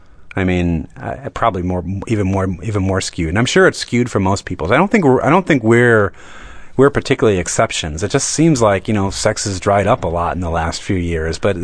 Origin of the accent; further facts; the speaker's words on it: Rock Island, Illinois, United States; Illinois. And I would describe it, but my mom actually called in and does a wonderful job of describing my hometown.